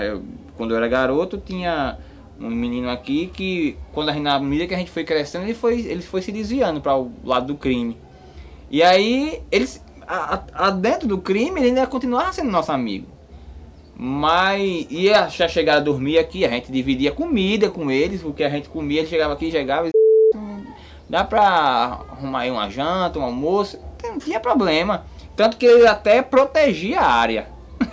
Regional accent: João Pessoa, Paraíba, Brazil; eu nunca saí de João Pessoa assim para outro estado para morar.

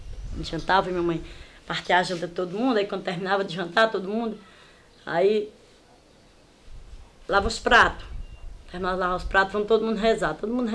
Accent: Riacho Fundo, Brazil; Aqui, toda a vida, eu nasci e me criei aqui no Riacho Fundo, toda a vida teve água.

